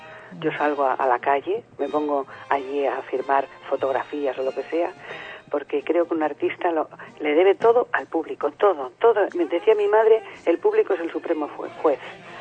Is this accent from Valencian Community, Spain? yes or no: no; Madrid, Community of Madrid, Spain; Yo soy madrileña, nacida en la calle de Sagasta. Soy chamberilera, para que tú veas.